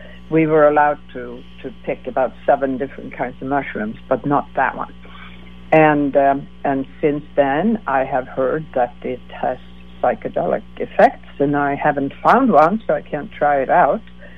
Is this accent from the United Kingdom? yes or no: no; Sweden; English is a second language; I come from Sweden